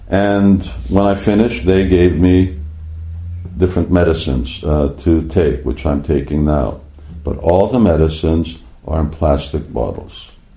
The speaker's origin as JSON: {"language": "English", "country": "Canada", "tie": "born or raised there", "said": "I grew up in Canada, and I grew up 60 years ago, when I first came to Canada, and I lived there as a young boy"}